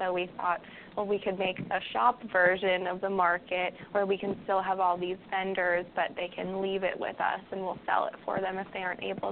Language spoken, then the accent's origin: English; Orlando, Florida, United States; Well, I grew up in Orlando, Florida